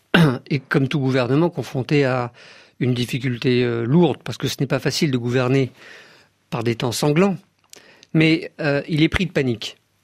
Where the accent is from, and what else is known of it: France